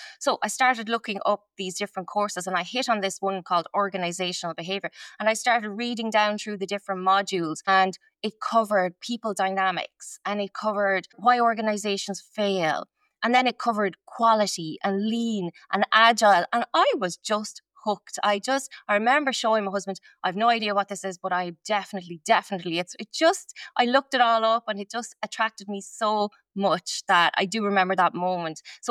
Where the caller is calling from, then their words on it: Kildare, Leinster, Ireland; I'm joining from Ireland, from a place called Kildare in Ireland today